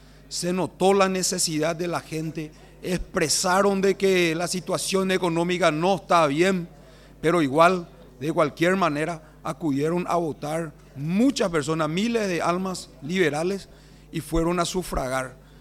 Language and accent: Spanish; Paraguay; dejamos de lado nuestra diferencia y trabajamos como verdaderos paraguayos